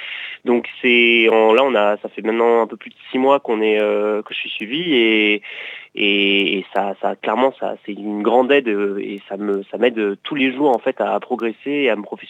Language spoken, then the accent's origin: French; Toulouse, Occitanie, France; moi je suis de Toulouse à la base, et je vis sur la côte depuis un long moment maintenant, et ma vie est un peu partagée entre les deux. En ce moment, je suis dans les Landes